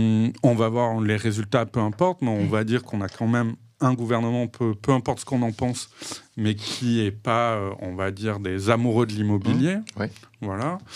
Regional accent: Mont-de-Marsan, Nouvelle-Aquitaine, France; je viens de Mont-de-Marsan dans les Landes.

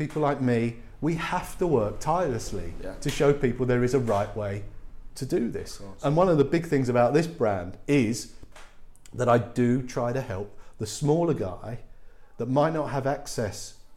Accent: London, United Kingdom; I mean, I come from the East End

